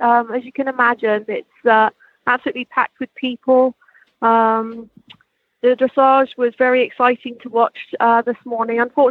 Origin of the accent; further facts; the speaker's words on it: Canada; I'm very excited to be watching Selena O'Hanlon from Canada, since as you probably know, I'm a Canadian citizen